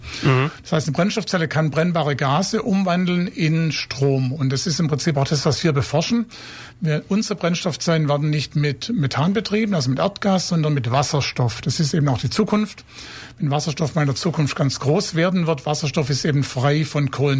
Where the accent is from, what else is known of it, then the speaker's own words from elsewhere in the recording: Heidenheim, Baden-Württemberg, Germany; Also wir kommen beide gebürtig aus Heidenheim.